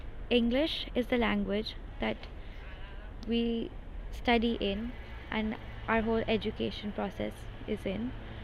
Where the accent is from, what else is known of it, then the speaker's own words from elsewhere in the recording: New Delhi, Delhi, India; I'm 21 years old. I come from New Delhi, India. New Delhi is the capital city of India. I was born there and I've lived there for nearly my whole life.